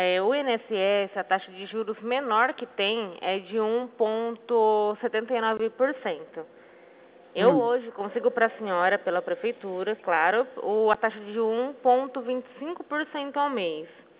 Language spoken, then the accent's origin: Portuguese; Araçatuba, São Paulo, Brazil; Eu sou de Araçatuba